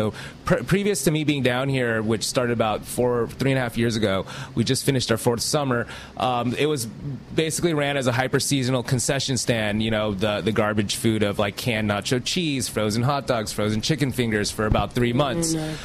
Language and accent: English; Los Angeles, California, United States; for me, I grew up in Los Angeles, you know, Hollywood stars, all that, you know, working in all the fancy restaurants.